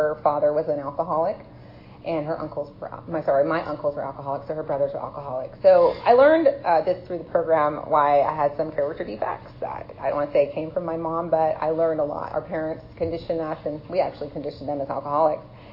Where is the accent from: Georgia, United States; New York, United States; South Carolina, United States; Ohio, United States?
Georgia, United States; Atlanta; I'm from Atlanta, born and raised right here in the city, down by the Emory area, not too far from here.